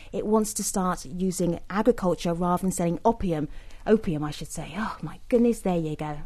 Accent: London, United Kingdom; I am from South London, so there's certain words that I have trouble with, like nuclear

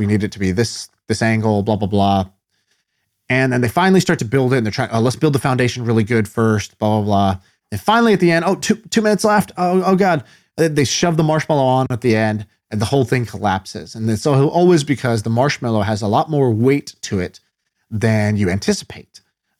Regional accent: Indonesia; also born or lived in China; I grew up in Indonesia and China, a bunch of different places.

